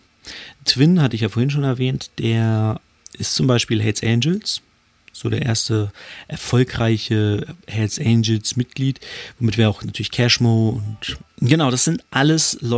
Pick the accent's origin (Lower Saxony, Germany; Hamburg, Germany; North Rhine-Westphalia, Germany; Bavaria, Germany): Lower Saxony, Germany; Hanover; Ich komme ja aus Hannover